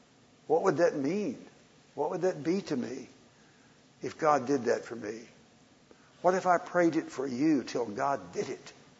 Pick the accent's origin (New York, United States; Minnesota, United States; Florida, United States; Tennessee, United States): Tennessee, United States; Clarksville; he's even willing to drive halfway to my hometown up in Clarksville